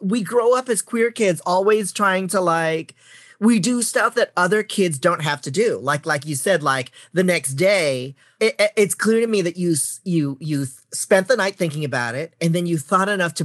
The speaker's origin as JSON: {"language": "English", "town": "San Francisco", "region": "California", "country": "United States", "tie": "born or raised there"}